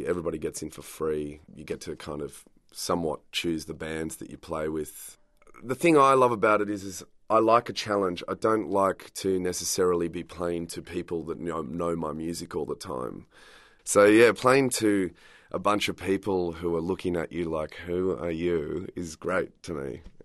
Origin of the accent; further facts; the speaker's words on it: Sydney, New South Wales, Australia; I'm from Sydney, I suppose.